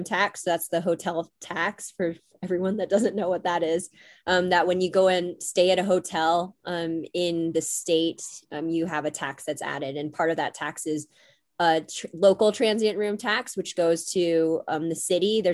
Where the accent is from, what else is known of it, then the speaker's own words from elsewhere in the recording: Falls Church, Virginia, United States; now in Utah, United States; So I grew up in Northern Virginia, so Falls Church, Virginia, just outside, actually inside the Beltway, East Coast term. So just close to DC, by Arlington